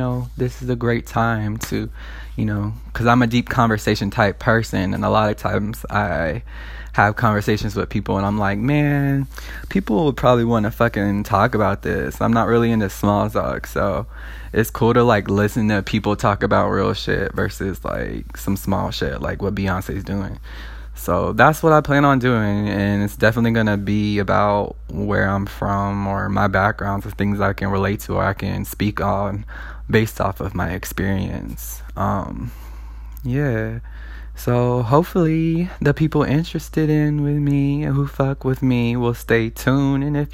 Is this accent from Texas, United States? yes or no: yes; Texas, United States; also born or lived in Golden Triangle; I'm from Texas, I'm black, and I am of the queer genre